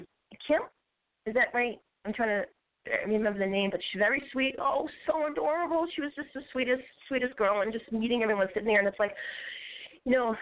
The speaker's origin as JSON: {"language": "English", "town": "Boston", "region": "Massachusetts", "country": "United States", "accent": "Bostonian", "said": "my Bostonian accent, which everybody's like laughing"}